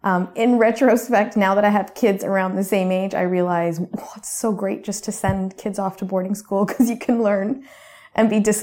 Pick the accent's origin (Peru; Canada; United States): Canada; also born or lived in India; So I was born and raised in Canada, and my parents immigrated.